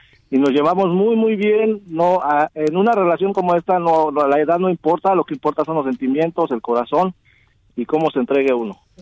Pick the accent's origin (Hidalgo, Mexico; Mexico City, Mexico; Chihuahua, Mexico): Hidalgo, Mexico; Pachuca; Yo soy de Pachuca, Hidalgo, México.